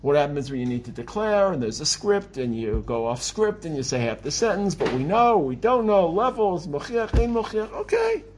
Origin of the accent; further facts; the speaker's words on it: Brooklyn, New York, United States; I'm from Brooklyn. Okay, I know how to deal with pigeons.